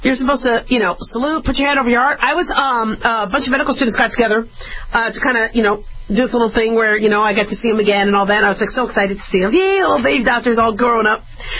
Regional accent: Nevada, United States; I love, you know, saying, you know, I'm from Nevada, and that meaning something. I love saying I'm American, and that means something.

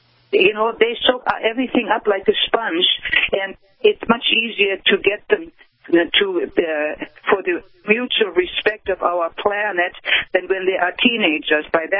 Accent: Poland; now in United States; And my home was in what is now Poland, and it's a beautiful country. And then I grew up in the West and became a kindergarten teacher, taught there for a while, and then I immigrated to the United States in 64

